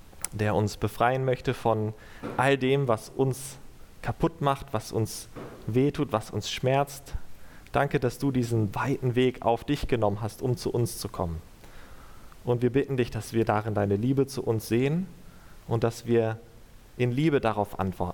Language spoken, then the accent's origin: German; Lübeck, Schleswig-Holstein, Germany; Ich komme aus Lübeck